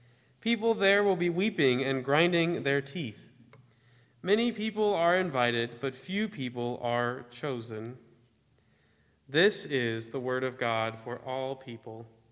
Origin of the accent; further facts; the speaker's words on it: Kansas, United States; since I was from Kansas, thought I was from the South. But anyway, I am actually from the Midwest.